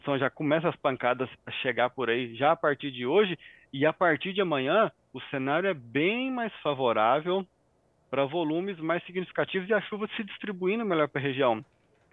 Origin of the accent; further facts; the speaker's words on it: Minas Gerais, Brazil; Ah, eu, como mineiro, deveria conhecer onde fica esse município